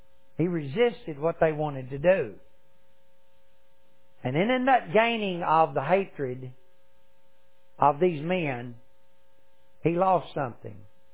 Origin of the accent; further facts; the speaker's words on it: United States; Now, I'm an American and I understand that my view perhaps is different about the females in my family than maybe some others.